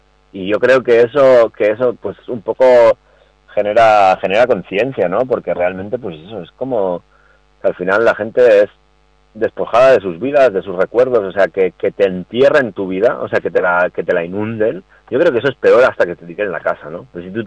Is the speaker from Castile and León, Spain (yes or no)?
no; Clamosa, Aragon, Spain; en el caso de mi pueblo, por ejemplo, Clamosa, digamos, o sea, la selva es una casa que está aislada, ¿no?